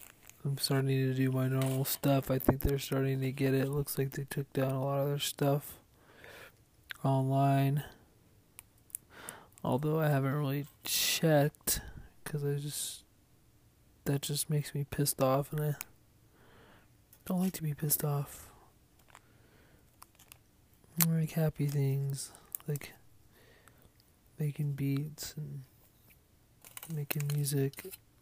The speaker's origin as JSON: {"language": "English", "town": "Long Beach", "region": "California", "country": "United States", "tie": "born or raised there", "also_born_or_lived": "Los Alamitos", "said": "I was born and raised in Long Beach, LAOC. I say that because I lived on the border of OC and Long Beach, in a little town called Los Alamitos."}